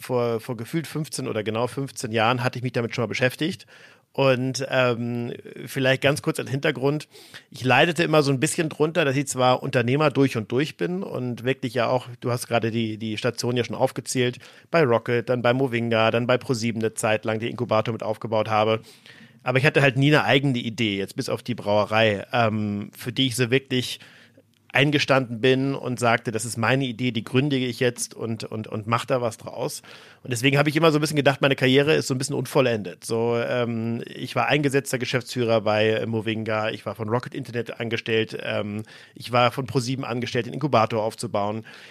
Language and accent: German; Flensburg, Schleswig-Holstein, Germany; war in Flensburg, also noch nördlicher als Hamburg, oben in meiner Heimatstadt sehr aktiv